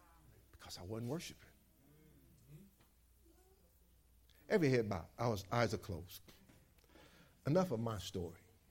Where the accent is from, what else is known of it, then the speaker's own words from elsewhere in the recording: Michigan, United States; I remember being on a job, and I'm from Michigan. I'm being on a job down here in North Carolina